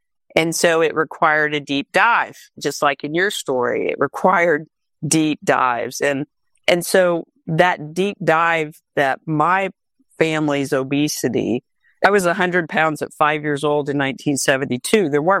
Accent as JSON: {"language": "English", "town": "Tulsa", "region": "Oklahoma", "country": "United States", "tie": "born or raised there", "said": "I'm in Oklahoma. I grew up in Tulsa, Oklahoma. Came back because my parents were a little older."}